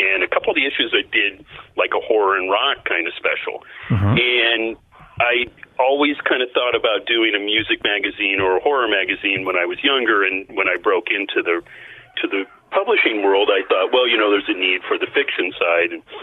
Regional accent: Portland, Oregon, United States; because this is where I grow up. You know, I grew up in Portland.

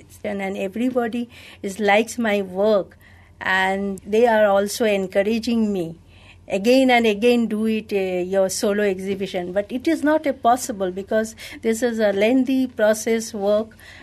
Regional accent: Kolkata, West Bengal, India; English is a second language; now in Bhubaneswar, India; I was born and brought up in Calcutta, when I married to … then I shifted in Bhubaneswar.

